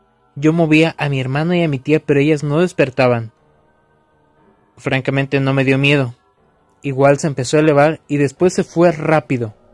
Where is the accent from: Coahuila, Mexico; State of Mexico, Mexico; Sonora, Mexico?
Sonora, Mexico; also born or lived in Ciudad Valles; Yo radicaba en Ciudad Valle, San Luis Potosí, pero soy oriunda de Sonora.